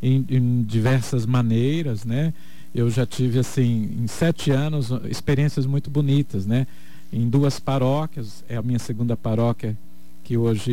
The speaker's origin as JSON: {"language": "Portuguese", "town": "Eldorado", "region": "Mato Grosso do Sul", "country": "Brazil", "lives_now": "Dourados, Brazil", "said": "eu sou de Eldorado. Na época, uma só diocese, né? Hoje é da diocese de Naviraí, mas toda a minha família, hoje, enfim, há anos, eu moro em Dourados, né?"}